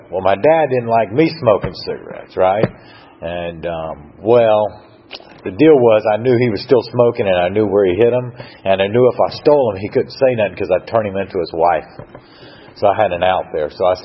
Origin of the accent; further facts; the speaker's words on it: Brunswick, Georgia, United States; So I'm originally from Glynn County, Brunswick, Georgia, and.